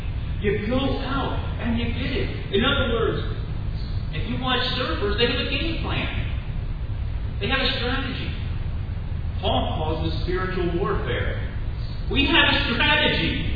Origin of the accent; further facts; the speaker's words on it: Delanco, New Jersey, United States; also born or lived in Riverside; You see, in growing up in Delanco and Riverside, the greatest bodies of water we had were the Delaware River and the Ransom Creek.